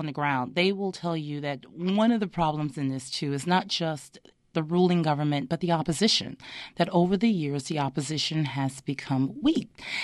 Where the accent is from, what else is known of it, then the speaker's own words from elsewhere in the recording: Turks & Caicos Islands; my father's from Turks and Caicos, and I was born in Turks and Caicos.